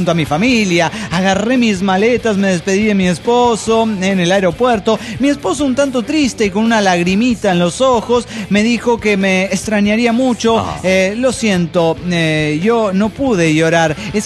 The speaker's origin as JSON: {"language": "Spanish", "region": "Mexico City", "country": "Mexico", "said": "del DF mexicano."}